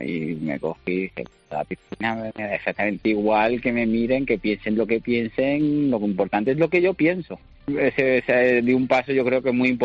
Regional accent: India; born or raised there

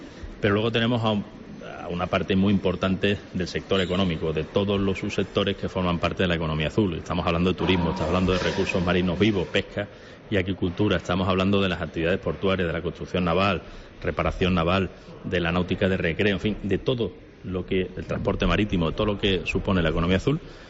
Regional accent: Spain; nosotros que somos españoles

